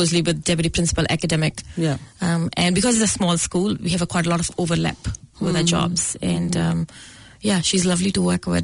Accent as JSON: {"language": "English", "town": "Guraya", "region": "Punjab", "country": "India", "said": "In Punjab, I was born in a small town, Guraya, which is close to one of the big cities, Jalandhar."}